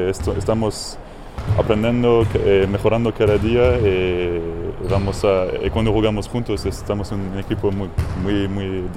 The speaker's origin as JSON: {"language": "Spanish", "town": "Nice", "region": "Provence-Alpes-Côte d'Azur", "country": "France", "tie": "born or raised there", "second_language": "Spanish", "said": "Camille es de mi pueblo, es de Niza."}